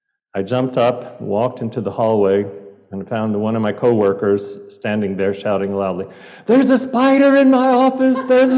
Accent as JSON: {"language": "English", "region": "the South", "country": "United States", "tie": "born or raised there", "said": "I grew up in the South, and every day was full of insects."}